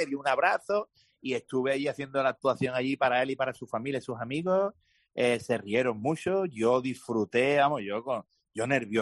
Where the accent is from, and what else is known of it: Jerez, Andalusia, Spain; born or raised there